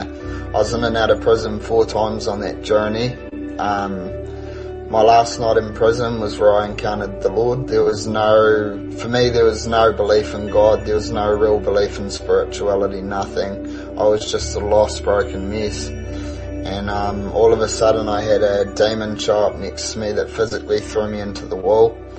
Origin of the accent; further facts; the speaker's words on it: Invercargill, Southland, New Zealand; born there; I was born in Invercargill.